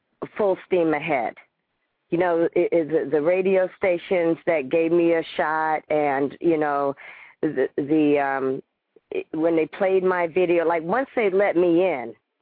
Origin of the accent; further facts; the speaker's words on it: Southern US, United States; because I come from the South.